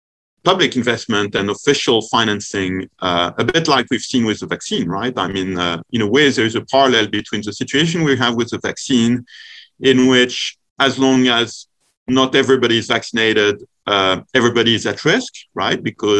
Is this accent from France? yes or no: yes; France; my home country of France